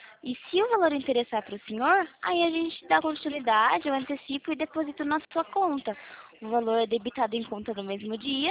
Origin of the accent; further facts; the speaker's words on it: Araras, São Paulo, Brazil; Ah, eu sou aqui de Araras.